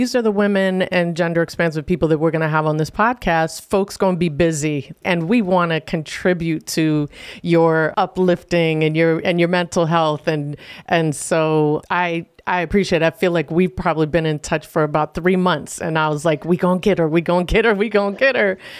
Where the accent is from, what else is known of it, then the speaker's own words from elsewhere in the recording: East Coast, United States; I'm from the East Coast, but we're pretty bad out there too.